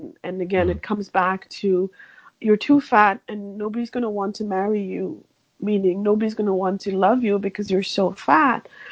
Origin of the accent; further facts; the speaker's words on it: India; So I grew up in India, and I come from a very traditional family.